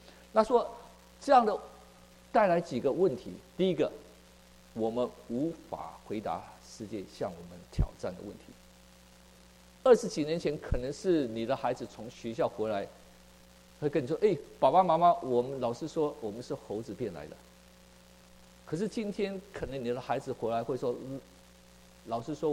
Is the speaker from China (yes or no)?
no; Taiwan; 当时我们台湾就说一个不嫌少，2个恰恰好